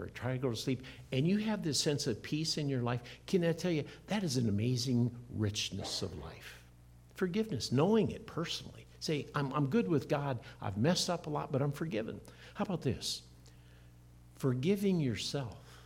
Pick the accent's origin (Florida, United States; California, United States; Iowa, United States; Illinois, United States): Iowa, United States; I grew up in Iowa, and I remember in a confirmation class or a youth group meeting, we had a special speaker.